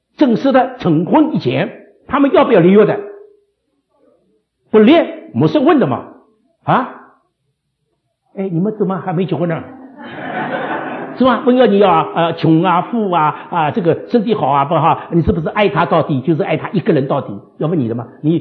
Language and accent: Chinese; Shanghai, China; 你可以看见我是个中国人，我是个上海人，我讲广东话他都听不懂。